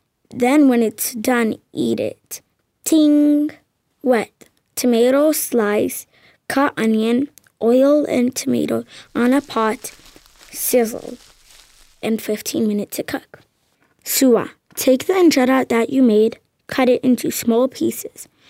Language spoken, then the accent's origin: English; Ethiopia; I'm from Ethiopia. Ethiopia is in the eastern part of the continent, in Africa.